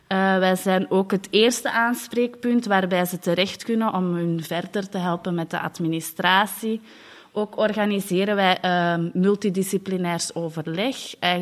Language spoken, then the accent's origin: Dutch; Antwerp, Belgium; ik ben 29 jaar, ik ben afkomstig uit het Mechelse.